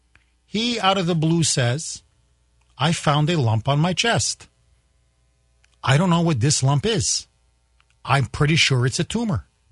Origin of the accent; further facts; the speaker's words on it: Canada; now in United States; But having been born and raised in Canada, where they have socialized medicine, where they have a single-payer system, where they have government-run health care, I have seen the disaster up front and up close.